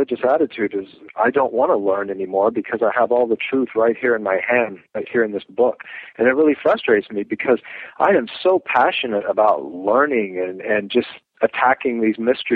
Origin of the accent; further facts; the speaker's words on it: Florida, United States; born there; I was born in Florida. I'm 45 now. I was born in Florida, small town, and kind of a typical childhood, I think.